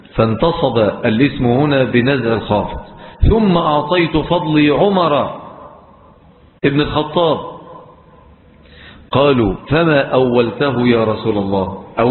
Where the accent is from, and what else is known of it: Egypt